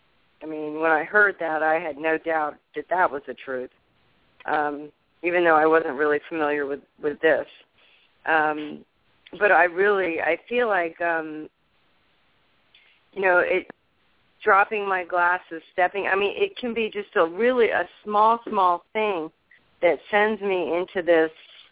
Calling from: Tampa, Florida, United States; I'm actually in Tampa.

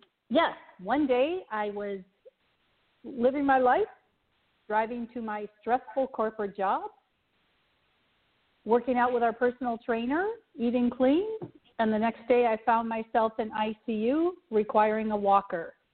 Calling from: Charlotte, North Carolina, United States; from Charlotte.

